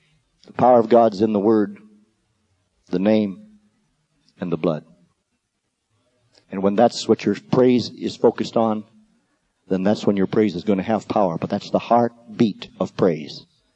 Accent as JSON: {"language": "English", "country": "Canada", "said": "You didn't receive me as another one of those Americans. You didn't receive me as a Canadian with a funny accent."}